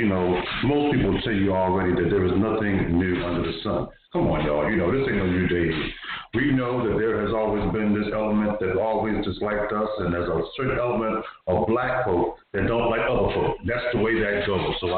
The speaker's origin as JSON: {"language": "English", "town": "Baltimore", "region": "Maryland", "country": "United States", "tie": "born or raised there", "said": "I come from the hard streets of Baltimore City. I was born on Pennsylvania Avenue, lived on Pennsylvania Avenue a couple of times. All along Baker Street was my history, period."}